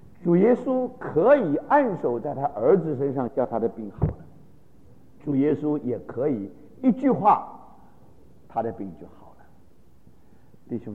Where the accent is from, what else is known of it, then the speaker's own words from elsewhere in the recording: China; 我们中国人所说的只欠东风啊